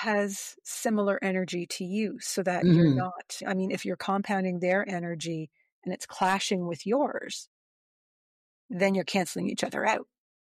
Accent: Canada; I'm Canadian, so I got to throw some French in, right?

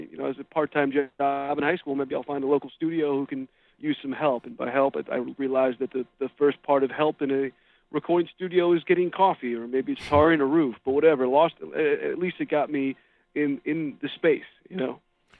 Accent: Westfield, New Jersey, United States; Westfield. It's in Union County, about 25, 30 minutes south of Manhattan, depending on how fast you drive.

